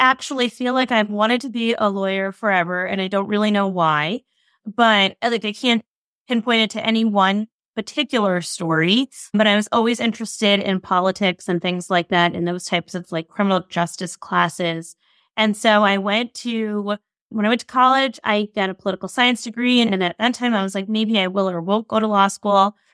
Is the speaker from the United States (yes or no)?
yes; Rhode Island, United States; I didn't mention this, but I'm from Rhode Island. It's, you know, a small state.